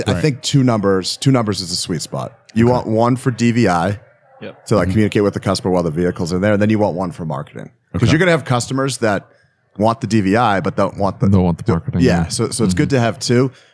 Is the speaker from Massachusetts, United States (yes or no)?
yes; Boston, Massachusetts, United States; also born or lived in California; So I was born in Boston. I lived in California for 8 years, and then I moved back to Boston. I grew up in high school in Boston. I went to school in Connecticut.